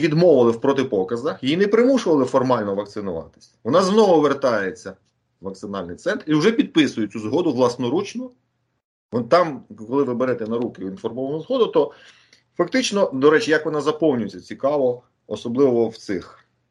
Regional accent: Vinnytsia, Vinnytsia Oblast, Ukraine; now in Kyiv, Ukraine; я сам вінничанин, ну, у вінницьких там своїх колег і так далі. В Києві, ну от я зараз там фізично в Києві знаходжуся.

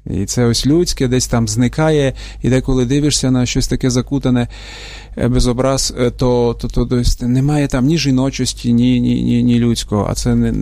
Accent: Western Ukraine, Ukraine; я з Західної України, і там вплив московського був мінімальний.

